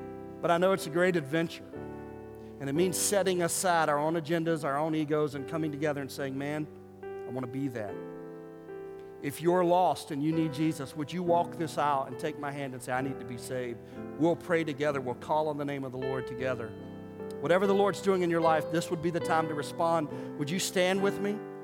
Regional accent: United States; I love being an American. I love the freedom we have.

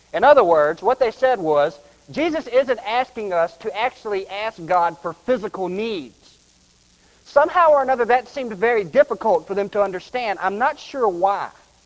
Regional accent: United States; I am an American who earns a paycheck.

